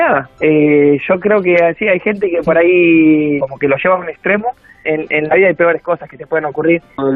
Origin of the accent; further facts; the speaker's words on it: Argentina; hasta me llegó allá a Argentina, que pensé que no iba a llegar, hasta llegó a mi pueblo, que es muy chico.